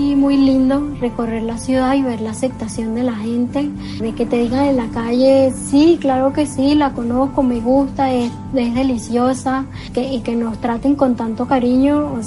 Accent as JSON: {"language": "Spanish", "country": "Venezuela", "said": "por eso la arepa nos une también como venezolanos"}